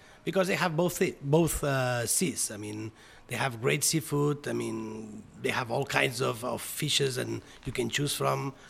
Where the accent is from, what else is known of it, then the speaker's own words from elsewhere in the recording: Barcelona, Catalonia, Spain; English is a second language; more influence about my roots than I'm from Barcelona